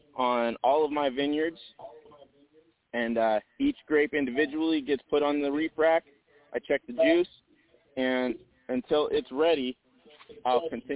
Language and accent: English; California, United States; So I was born in the Bay Area, and I was raised up there.